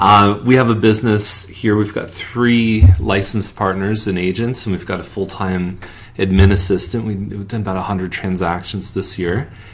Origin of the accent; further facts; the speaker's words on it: Toronto, Ontario, Canada; moved away as an adult; now in Milton, Canada; I mean, you mentioned where we're from. We moved here in 2005 from Toronto.